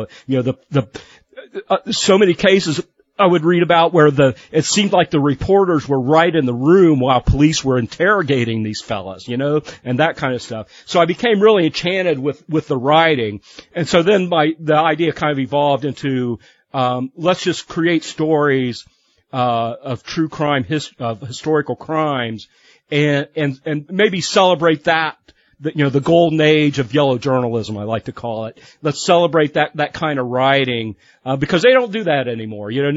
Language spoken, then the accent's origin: English; Lima, Ohio, United States; a day or two after they busted him out of Lima. So we have that little bit of local connection to my hometown.